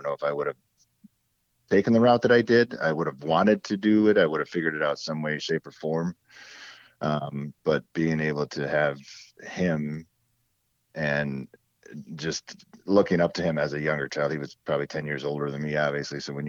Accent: Trenton, Michigan, United States; born there; I was born here in Michigan, Trenton, actually, which is a small city just south of Detroit.

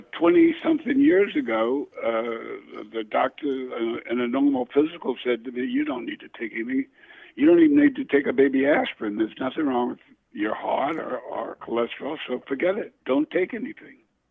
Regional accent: Savannah, Georgia, United States; Anyhow, I grew up in Savannah. My mother and father from Savannah. Both sets of my grandparents were born in Savannah. So we've been there a long time.

